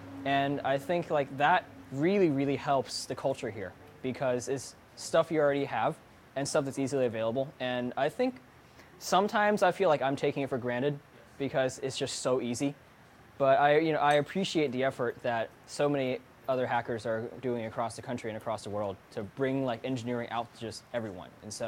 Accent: Atlanta, Georgia, United States; Well, so, my hometown is Atlanta, and growing up in suburban Atlanta, which is like upper white middle class suburban soccer momville

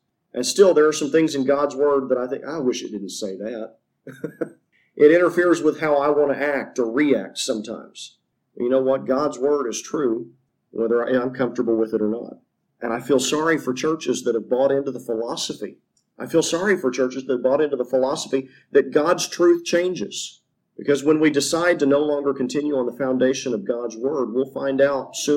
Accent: Tornado Alley, United States; I grew up in Tornado Alley, and I've seen more than my fair share of houses demolished.

